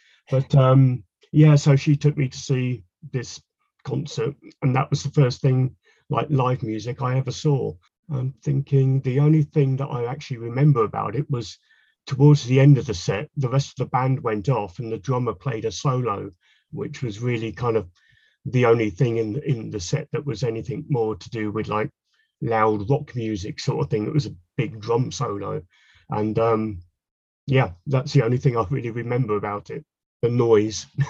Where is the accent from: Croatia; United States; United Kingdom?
United Kingdom; Canterbury, South East England; moved away as an adult; now in London, United Kingdom; Right. Well, I lived in Canterbury, which is in Kent, southeast Kent. So I grew up there. I was there until I was about mid-20s, I think it was.